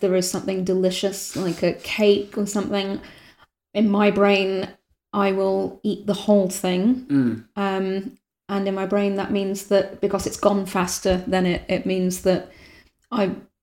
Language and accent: English; North West England, United Kingdom; born or raised there; moved away as an adult